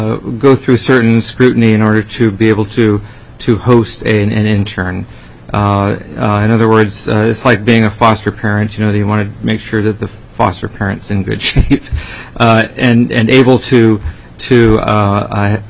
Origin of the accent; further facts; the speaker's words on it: Juneau, Alaska, United States; also born or lived in Anchorage; I was born and raised in Juneau. It's always an exciting moment for me to come down here.